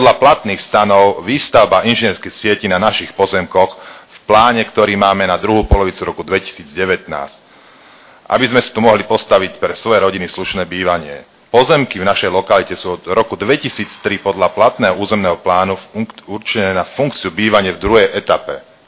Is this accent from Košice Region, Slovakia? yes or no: no; Nitra, Nitra Region, Slovakia; Narodil som sa na Chrenovej, vyrastal som na Chrenovej, moje tri deti chodia na základnú školu Fatranská a pred dvomi rokmi sme sa presťahovali do Párovských hájov